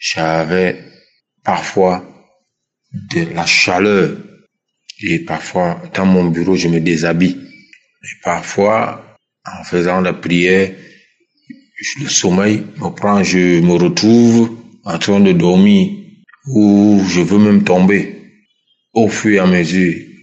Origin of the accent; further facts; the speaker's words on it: Centre, Cameroon; Je suis un Camerounais vivant à Yaoundé.